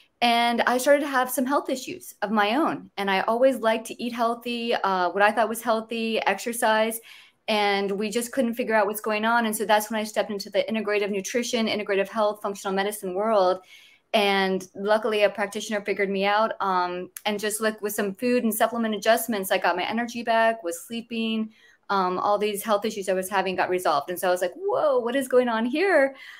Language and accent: English; Florida, United States; Well, I grew up in Southwest Florida, so lots of nature.